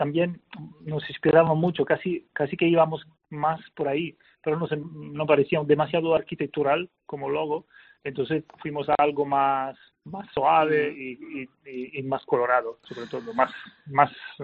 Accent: Paris, Île-de-France, France; Spanish is a second language; now in Spain; yo no soy ni español, entonces viniendo de fuera y viniendo de una ciudad de París

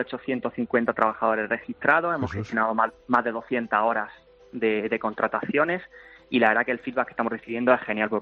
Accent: Granada, Andalusia, Spain; si bien es cierto que yo soy de Granada, pero mi socio y la oficina tenemos allí en Málaga

